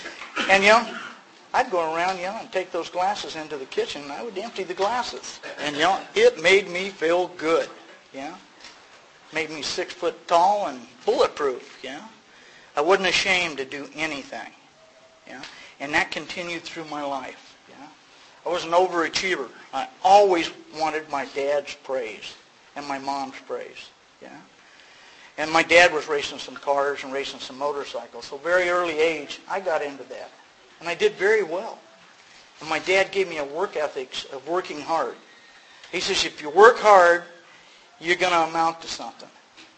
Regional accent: Galveston, Texas, United States; born there; I was born in Galveston, Texas.

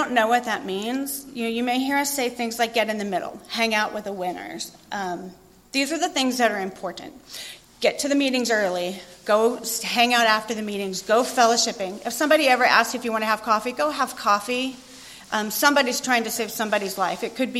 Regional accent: Houston, Texas, United States; I'm a high school dropout. I grew up in Houston, Texas. My daddy's a police officer.

